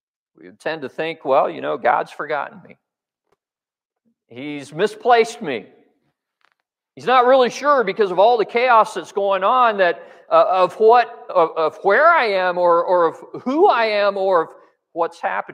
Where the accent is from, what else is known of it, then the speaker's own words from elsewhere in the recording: Hong Kong; Remember growing up in Hong Kong, very densely populated country.